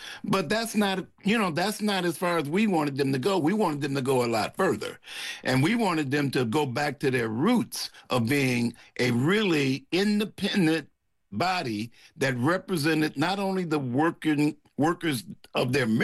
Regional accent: Detroit, Michigan, United States; Yeah, I was born and raised in Detroit, and the organization was based in Detroit, Michigan.

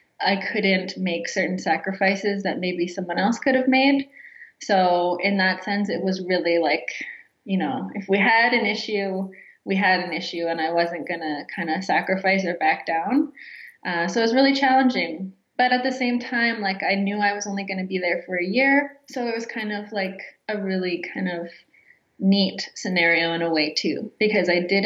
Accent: Toronto, Ontario, Canada; growing up in Toronto and feeling, you know, like you don't belong.

